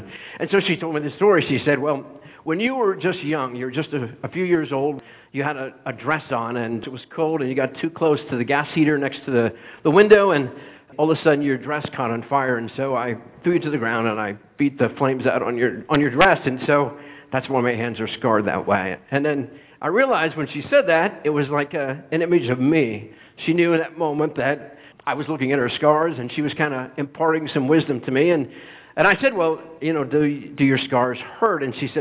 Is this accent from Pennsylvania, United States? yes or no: yes; Pennsylvania, United States; we grew up in Pennsylvania. We grew out in the country, and we had a pond.